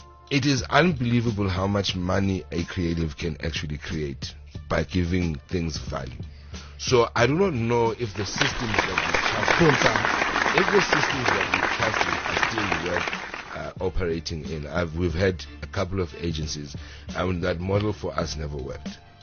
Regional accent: Bulawayo, Zimbabwe; also born or lived in Cape Town; You know, I was raised in Bulawayo, KwaBalanda, Eluveve.

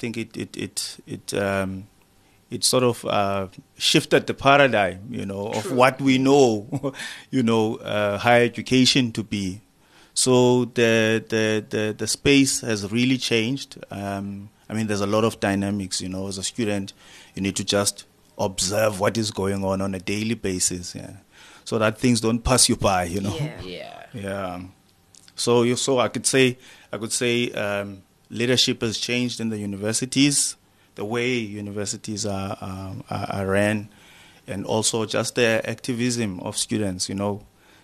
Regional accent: Port Elizabeth, Eastern Cape, South Africa; Hi, guys. … Born and bred in Port Elizabeth. I work here at the Nelson Mandela University.

